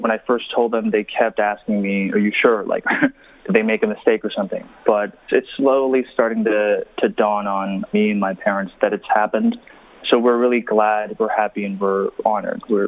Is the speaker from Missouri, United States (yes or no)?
no; New York City, New York, United States; so growing up in New York City as an undocumented person has really taught me a lot of valuable lessons